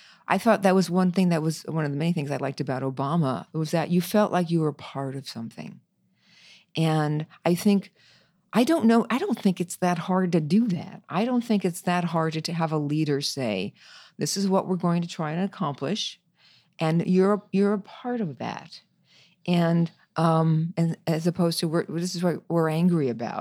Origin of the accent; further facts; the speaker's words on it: New York, United States; I mean, New York, I love New York. I'm a New Yorker, so I love New York.